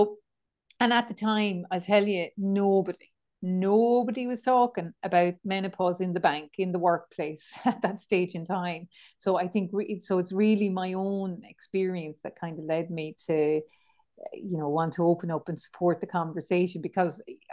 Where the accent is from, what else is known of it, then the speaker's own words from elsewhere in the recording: Kilkenny, Leinster, Ireland; I'm from Kilkenny, I was a townie. I'm probably still a townie, aren't I? It's in my bones, my DNA.